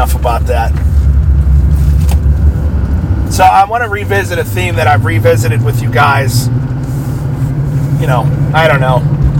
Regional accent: Erie, Pennsylvania, United States; Like, my hometown, I guess, is full of people. Like, hotels are all booked. Restaurants are booked out. Cars lined up and down the street. Erie, Pennsylvania, they were telling the locals

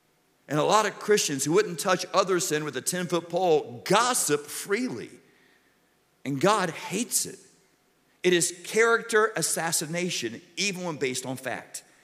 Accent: Southern United States, United States; By the way, I'm from the South. I can't say the word naked.

